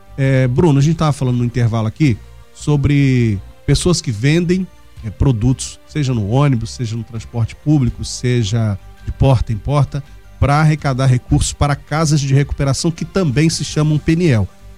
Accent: Volta Redonda, Rio de Janeiro, Brazil; Sou de Volta Redonda e sou um recuperado.

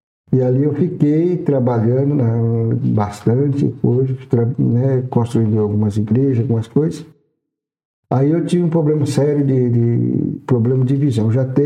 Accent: Ivaiporã, Paraná, Brazil; moved away; also born or lived in Sorocaba; sou paranaense, da cidade de Ivaiporã, pertencente à diocese de Apucarana. Lá em 79 eu fiz o seminário menor, meu colegial, não cheguei a terminar. Em 81 mudamos para Sorocaba.

